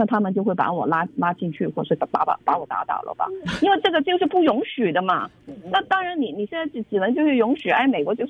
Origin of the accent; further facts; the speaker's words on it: China; 对，不对，我们中国人现在那么讨论你讨厌你就先检讨一下你自己吧。